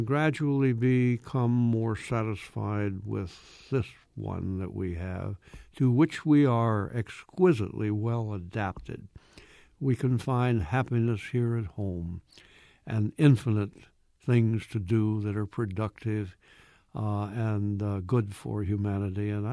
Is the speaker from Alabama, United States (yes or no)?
yes; Alabama, United States; It's actually centered on it's my southern novel. You know, I'm from Alabama